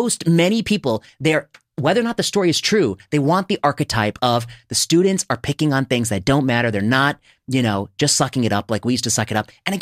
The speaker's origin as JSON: {"language": "English", "country": "India", "said": "I'm Indian, and first of all, that's not how we pronounce it."}